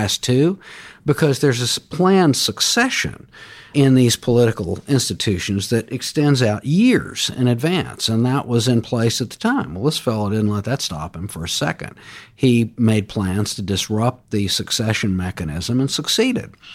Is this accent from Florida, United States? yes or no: yes; Jacksonville, Florida, United States; I grew up in Jacksonville, Florida. I was born in the mid-50s. My family had been in Florida for quite a while.